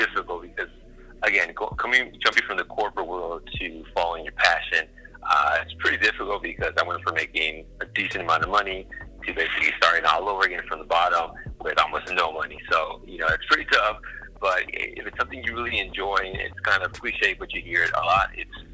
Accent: Los Angeles, California, United States; And I'm based in L.A., born and raised in Los Angeles.

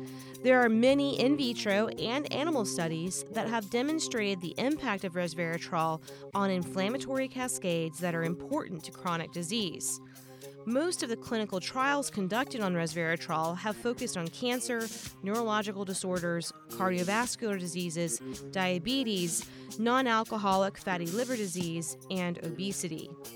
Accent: Southeast, United States; Growing up in the Southeast U.S., I always assumed that this was the major center for peanut production.

